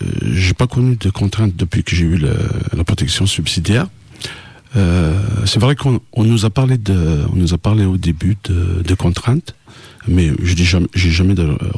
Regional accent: Algeria; je ne suis pas arabe, je viens d'Algérie. Mais il faut savoir une chose, qu'en Algérie, il n'y a pas que les arabes. Voilà. Donc je suis berbère, je suis kabyle.

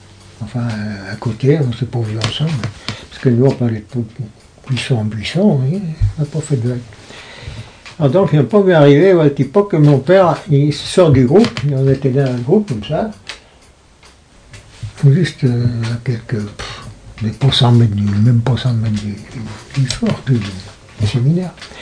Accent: Lyon, Auvergne-Rhône-Alpes, France; Lyon, on vient de la Croix-Rousse, doucement.

